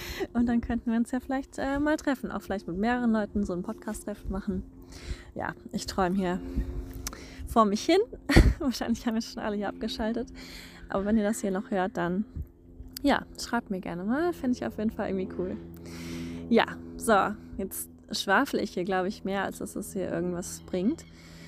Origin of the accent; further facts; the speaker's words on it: Germany; wenn ich nochmal Deutschland und meine Heimat so durch seine Augen sehe